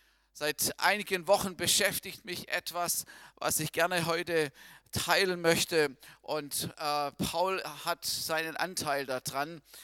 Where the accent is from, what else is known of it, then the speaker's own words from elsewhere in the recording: Baden-Württemberg, Germany; ich bin in der Volksmission groß geworden, hineingeboren sozusagen im Schwarzwald. Wenn ihr wisst, wo das ist, im tiefen Schwarzwald geboren.